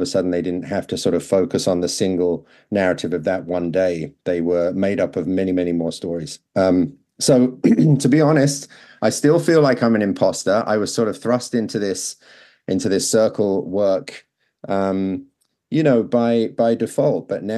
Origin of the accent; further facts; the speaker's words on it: Maldon, East of England, United Kingdom; moved away as an adult; now in United States; I was a teacher in the US. I'm originally from England, from Maldon in Essex. And I emigrated to the US and I started teaching in Connecticut in a town called Newtown